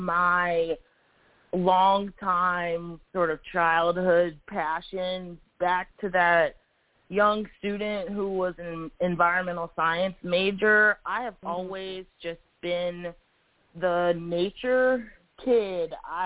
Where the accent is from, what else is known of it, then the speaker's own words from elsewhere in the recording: Georgia, United States; which to me, growing up in Georgia is just kind of weird.